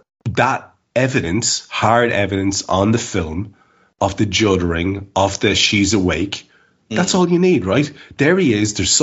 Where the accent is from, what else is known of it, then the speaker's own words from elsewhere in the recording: Ireland; Listen, we're Irish. We know all about that.